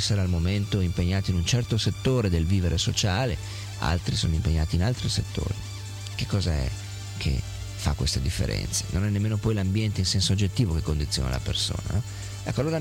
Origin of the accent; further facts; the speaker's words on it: Milan, Lombardy, Italy; born there; Io sono nato a Milano, ho un bel dire che avrei potuto nascere a Siena. Sono nato a Milano.